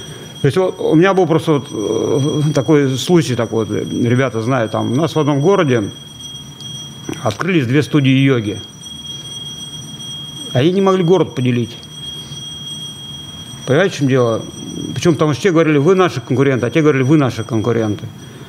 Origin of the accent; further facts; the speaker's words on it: Moscow, Russia; потому что я сам из Москвы.